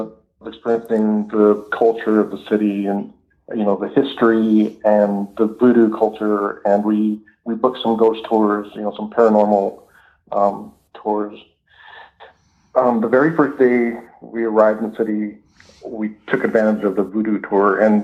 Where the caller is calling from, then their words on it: Moses Lake, Washington, United States; Hey, Tony … from Moses Lake, Washington.